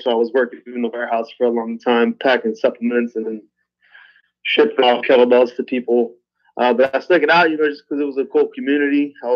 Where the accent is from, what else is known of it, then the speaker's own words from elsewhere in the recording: Austin, Texas, United States; Yeah, I grew up here in Austin, Texas.